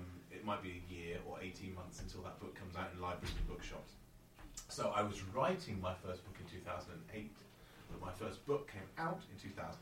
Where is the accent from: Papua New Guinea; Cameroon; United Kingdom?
United Kingdom; Solihull, West Midlands; born there; I was born in Solihull, which is in the West Midlands, near Birmingham. But I don't have an accent, I don't think. Although maybe I do if I try. But my family are Irish, so I was one of the first to be born over here.